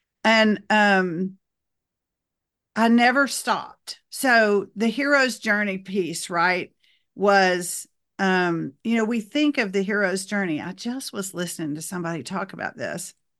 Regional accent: Deep South, United States; And I grew up in the Deep South in the 60s.

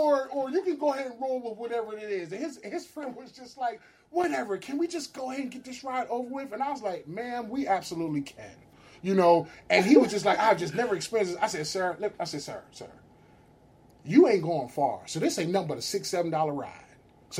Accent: Camden, New Jersey, United States; now in Philadelphia, United States; Oh, I'm from Camden. Can't nobody from Camden tuned in.

